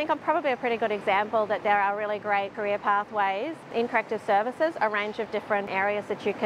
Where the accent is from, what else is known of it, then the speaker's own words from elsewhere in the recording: Townsville, Queensland, Australia; now in Brisbane, Australia; I grew up in Townsville, went to school in Townsville